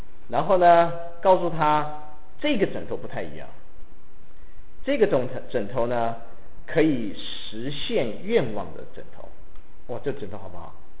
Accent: Henan, China; 我老家河南啊

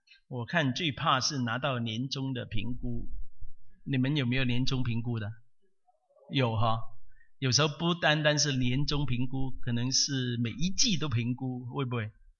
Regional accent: Hong Kong; 但是我从香港来的，我是香港长大，我们在香港呢，从小就是那个英国制度的那种的教育。

